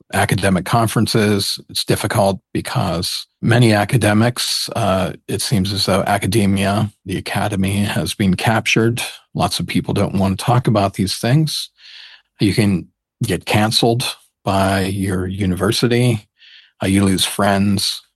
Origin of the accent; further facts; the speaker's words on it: United States; moved away; Originally, I'm from the U.S. You can probably tell by my accent, but I've been living outside of the United States for the past few decades.